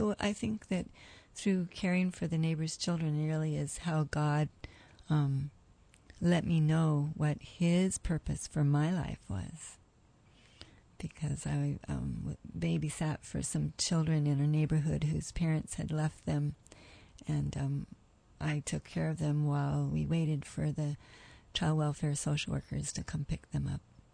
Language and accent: English; Oregon, United States; I grew up in Oregon, in a farming community.